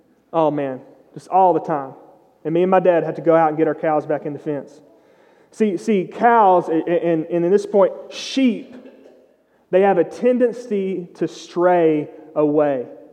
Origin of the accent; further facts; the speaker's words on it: Texas, United States; I didn't have sheep growing up. I grew up in East Texas. We don't do sheep, okay? We do cows.